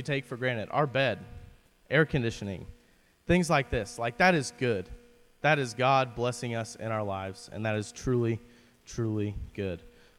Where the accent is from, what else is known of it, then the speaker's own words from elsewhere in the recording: Cimarron, United States; So I'm from Cimarron, as you guys know, and it's like 5.5 hours of driving.